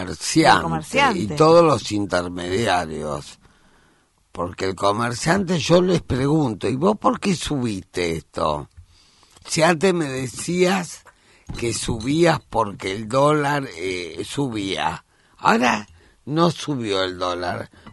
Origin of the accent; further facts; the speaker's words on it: Argentina; el nivel cultural del panameño no es como el argentino. Entonces, ¿qué pasa? Tenemos un buen nivel intelectual en todos los estratos sociales.